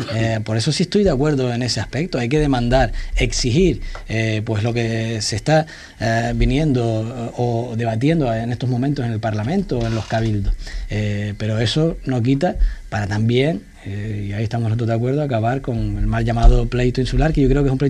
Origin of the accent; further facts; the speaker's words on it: San Bartolomé de Tirajana, Canary Islands, Spain; yo que soy de allí, de San Bartolomé, de Tirajana